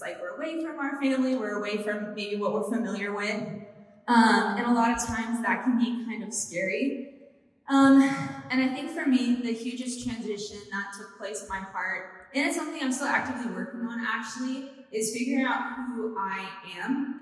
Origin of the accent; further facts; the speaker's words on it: Yamhill, Oregon, United States; I'm actually from Oregon, that was me showing over there. I'm actually, 20 minutes from Newburgh. I'm from a super small town called Yamhill.